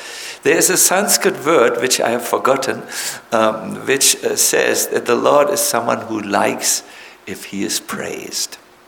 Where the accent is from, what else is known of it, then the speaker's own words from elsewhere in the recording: Germany; I'm here, and I came from Germany.